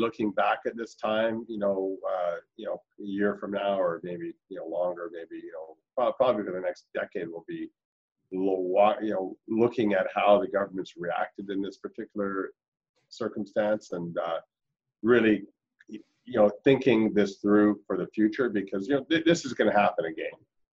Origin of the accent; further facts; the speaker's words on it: Vancouver, British Columbia, Canada; I'm from Vancouver. I'm in Vancouver.